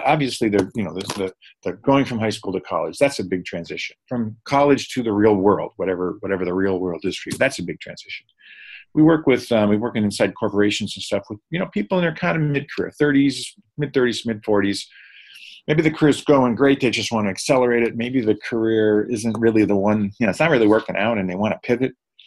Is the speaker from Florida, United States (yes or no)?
no; Boston, Massachusetts, United States; now in Stanford, United States; I grew up in the Boston area, but when I had a chance to get as far away from my parents as possible for college, I took it and ended up at Stanford.